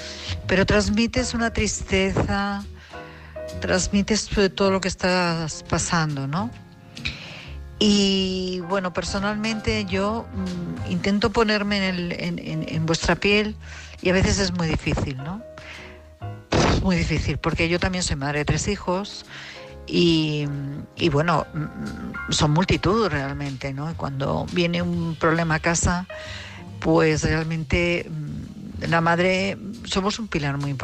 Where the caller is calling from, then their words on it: Madrid, Community of Madrid, Spain; de Madrid.